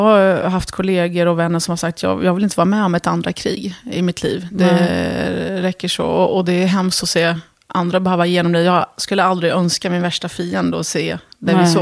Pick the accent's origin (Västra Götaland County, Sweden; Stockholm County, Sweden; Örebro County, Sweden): Örebro County, Sweden; Örebro; Och sen, efter mycket, mycket flyttandes då, runt om i Sverige, så hamnade vi i Örebro. Och där växte jag upp.